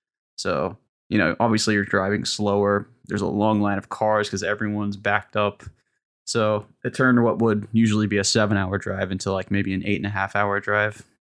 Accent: Indiana, United States; born there; I was born in Indiana. My family lives in Illinois.

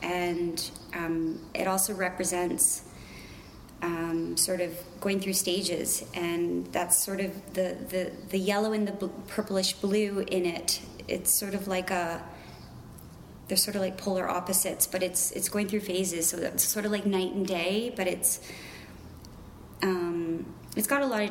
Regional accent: Toronto, Ontario, Canada; I am an artist. I was born and raised in Toronto.

